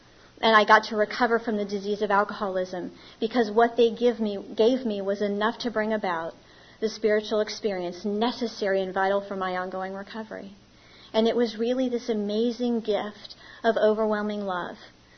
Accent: Ohio, United States; Now, I was raised in Ohio. We don't say yes, ma'am. I mean, I was taught manners when I moved to the South.

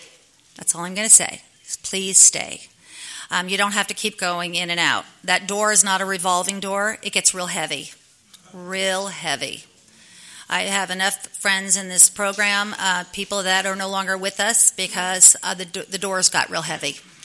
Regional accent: New York, United States; moved away; when we moved here from New York

